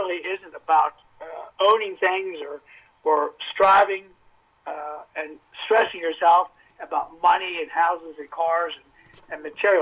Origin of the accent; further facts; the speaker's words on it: Carlisle, Pennsylvania, United States; I grew up in Carlisle, Pennsylvania, and I knew from the time I was 12 years old I wanted to be a physical education teacher.